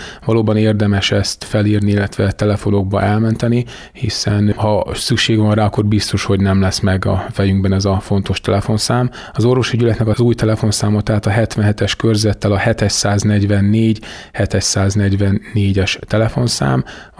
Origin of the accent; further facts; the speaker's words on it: Kiskunhalas, Bács-Kiskun, Hungary; Mindenképpen fontosnak tartom kiskunhalasiként, hogy valamennyien halasiak